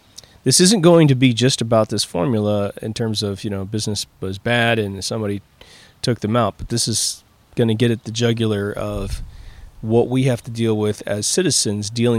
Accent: Midwest, United States; Now, I come from the Midwest where when you go into certain people's homes

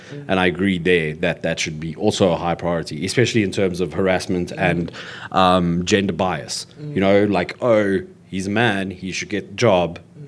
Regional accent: South Africa; So the fact that this was not in it is a little bit disappointing as a South African.

